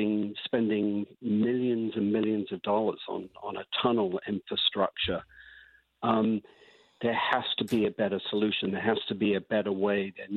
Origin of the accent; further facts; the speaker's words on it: United Kingdom; I'm a British Jew.